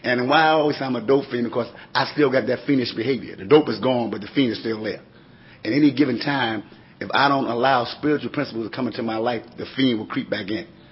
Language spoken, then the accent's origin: English; New York City, New York, United States; I come from Brooklyn, New York. That means I got to travel.